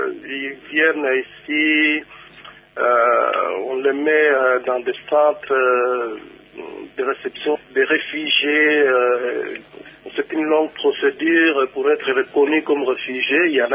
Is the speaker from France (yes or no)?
no; Kinshasa, DR Congo; moved away as an adult; Moi, j'ai quitté Kinshasa, j'ai quitté mon pays depuis 1984, ça fait déjà 23 ans.